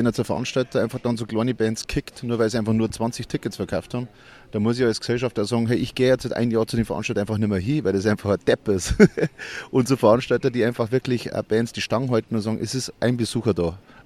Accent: Traunstein, Bavaria, Germany; also bei uns in Traunstein gibt es dann auch immer so Gratis-Musik quasi am Stadtplatz

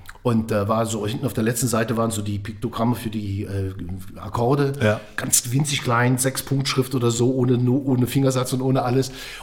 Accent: Eifel, Germany; ich bin in der Eifel groß geworden

